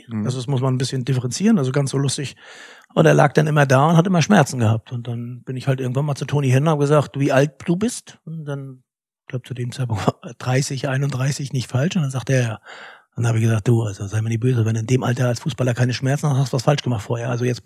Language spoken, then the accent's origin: German; East Germany, Germany; ich bin in der DDR aufgewachsen und die Wende kam 89. Da war ich sehr jung.